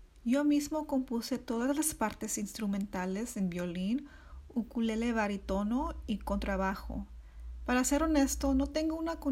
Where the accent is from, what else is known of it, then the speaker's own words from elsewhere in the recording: Santa Monica, California, United States; soy violinista y compositor basado en Los Ángeles. Tengo 26 años y he vivido en Los Ángeles toda mi vida. Crecí en Santa Mónica y asistí a UCLA donde estudié el violín y composición musical.